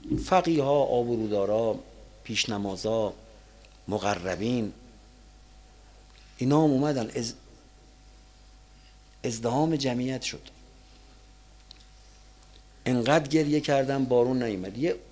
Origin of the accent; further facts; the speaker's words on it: Isfahan, Iran; گفتم خوبه برگشتنم با هم بریم چون من اصفهانیم.